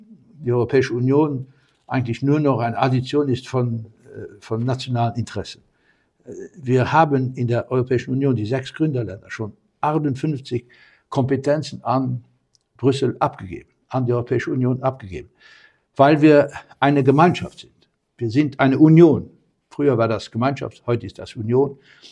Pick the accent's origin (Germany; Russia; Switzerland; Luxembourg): Luxembourg; Also man soll das nicht überbewerten, wirklich nicht, als Luxemburger zwischen den 2.